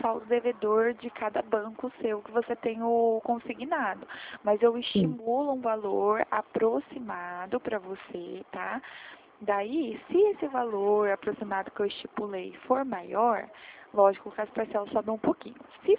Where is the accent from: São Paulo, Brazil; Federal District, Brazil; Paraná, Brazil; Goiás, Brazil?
São Paulo, Brazil; Limeira; Eu sou de Limeira, São Paulo. Eu sou do interior.